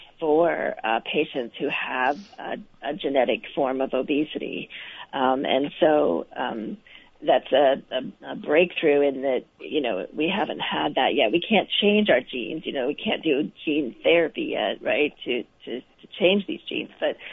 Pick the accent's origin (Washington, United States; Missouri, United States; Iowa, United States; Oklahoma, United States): Iowa, United States; So I grew up in Iowa, and around about that time when I was in high school, we had something called Farm Aid